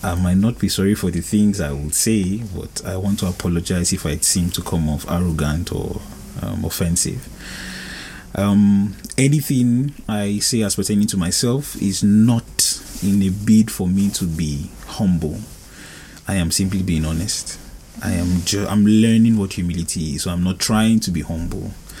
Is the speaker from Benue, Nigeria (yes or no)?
yes; Benue, Nigeria; now in Moscow, Russia; I am a Nigerian from Benue State. I'm Thief by tribe.